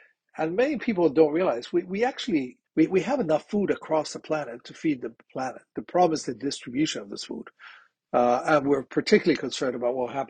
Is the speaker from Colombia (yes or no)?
yes; Colombia; English is a second language; the tropical Andes, which is where I'm from, I grew up in Colombia.